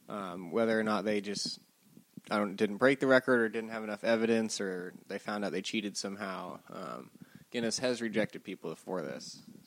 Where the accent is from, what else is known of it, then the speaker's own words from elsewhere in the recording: St. Petersburg, Florida, United States; I'm not used to that. I was born and raised here in St. Pete, so it's gonna be kind of a shock for me.